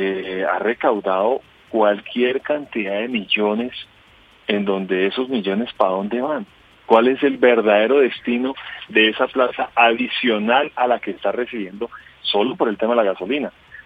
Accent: Colombia; de que somos muchísimos transportadores en el país y que se nos respete el derecho y se nos trate como colombianos.

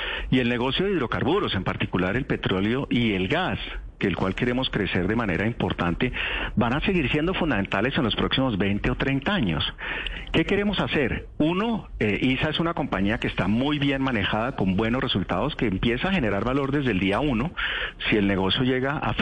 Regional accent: Colombia; Tenemos que hacer algo como colombianos, no solo Ecopetrol o la industria o el gobierno.

